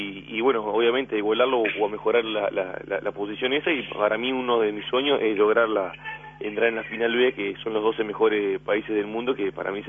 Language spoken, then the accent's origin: Spanish; Uruguay; para nosotros como uruguayos es muy importante.